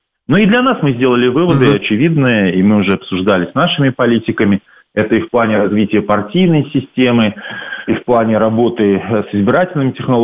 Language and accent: Russian; Belarus; Но вот мы, например, белорусы, я думаю, как и многие другие